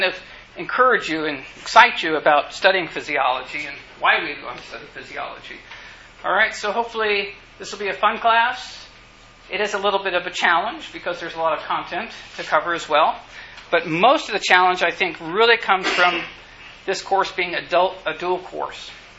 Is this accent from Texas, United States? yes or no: yes; Texas, United States; Undergraduate years, I grew up in West Texas, and I was a pre-vet when I started off, actually, to college